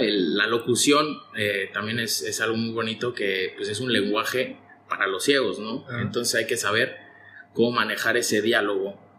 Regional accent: Naucalpan, State of Mexico, Mexico; yo pues nací en el DF, pero me crié y toda mi vida fue en el estado.

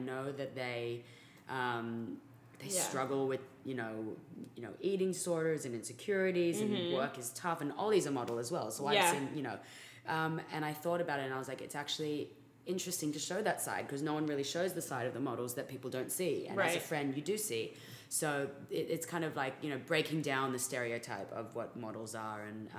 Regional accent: Sydney, New South Wales, Australia; So I'm from Sydney, which is like the big city

